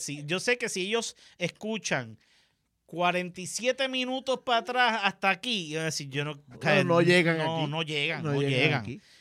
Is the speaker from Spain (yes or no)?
no; Puerto Rico; han luchado por defender nuestra identidad como puertorriqueños